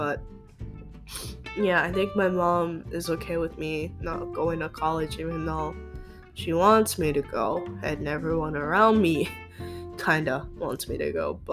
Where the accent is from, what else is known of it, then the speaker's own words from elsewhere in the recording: United States; born there; But then, you know, I was born here in America, and, you know, Americans love their fast food.